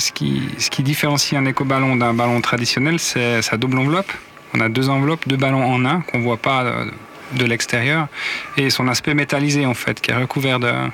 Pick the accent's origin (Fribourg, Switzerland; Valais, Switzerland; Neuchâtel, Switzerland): Neuchâtel, Switzerland; Moi, je viens de Neuchâtel.